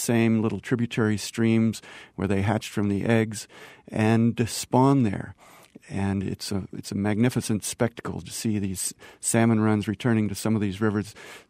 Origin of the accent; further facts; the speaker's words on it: Montana, United States; that you find here in my home state in Montana.